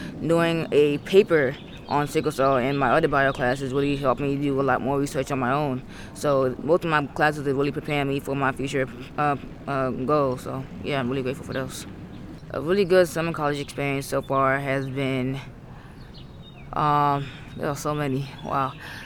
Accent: Washington, District of Columbia, United States; also born or lived in Lagos, Nigeria; I am from Washington, D.C., even though I was born in Lagos, Nigeria

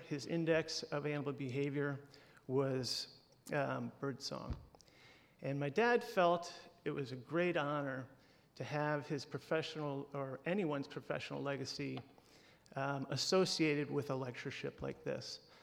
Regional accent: Ithaca, New York, United States; As Dr. Fitzpatrick said, we're all from Ithaca. In the 1950s, my dad and his wife Mary started their family here. All four of the children were born at what it was then called Tompkins County Hospital. So Ithaca is a home to us

